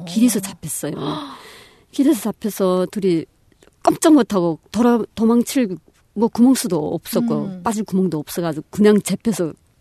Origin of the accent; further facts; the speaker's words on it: North Korea; moved away; 정말 그 불쌍한 우리 북한 사람들 무슨 죄가 있어요.